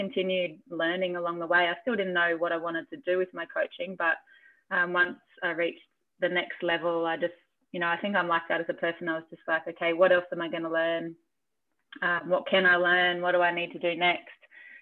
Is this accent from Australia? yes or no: yes; Umina, New South Wales, Australia; Well, I grew up in a place called Yumina, which is on the central coast of New South Wales, about an hour-ish north of Sydney